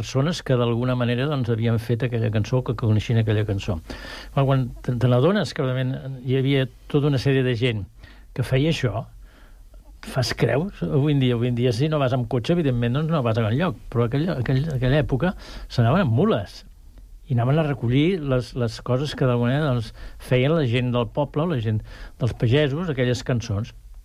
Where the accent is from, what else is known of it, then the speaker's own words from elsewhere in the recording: Bellaterra, Catalonia, Spain; Jo soc de Bellaterra.